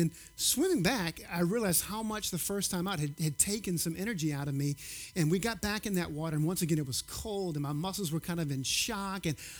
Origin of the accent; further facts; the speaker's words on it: Gulf Coast, United States; I grew up swimming on the Gulf Coast.